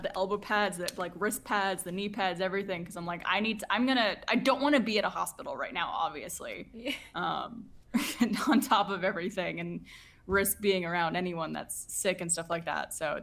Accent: Ottawa, Ontario, Canada; also born or lived in Montreal; I was born in Montreal, and then I moved to Ottawa when I was a kid, and then I went back to Montreal for college

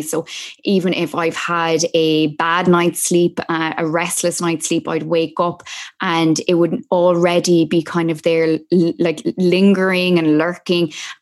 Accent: Dublin, Leinster, Ireland; now in New York, United States; And I was I was in Dublin. I was home from New York.

